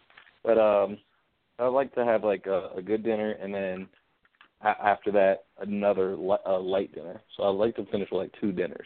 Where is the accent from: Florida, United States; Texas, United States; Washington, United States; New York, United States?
Washington, United States; Tacoma; born there; also born or lived in Frankfurt, Germany; I was born in Tacoma, Washington, and was there for only 2 weeks of my life. And and then moved to Frankfurt, Germany shortly after that and stayed in Germany until I was 7 years old.